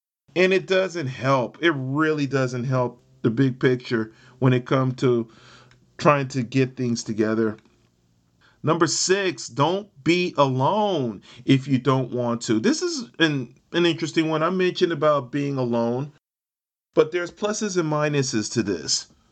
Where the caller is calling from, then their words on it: California, United States; I'm speaking from Northern California, my area, around my area, we've dealt with fires, illness.